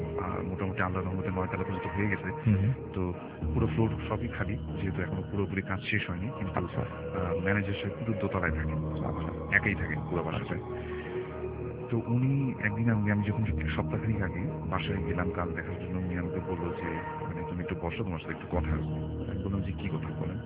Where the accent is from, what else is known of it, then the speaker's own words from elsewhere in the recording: Dhaka, Dhaka Division, Bangladesh; পুরান ঢাকা থেকে এসেছি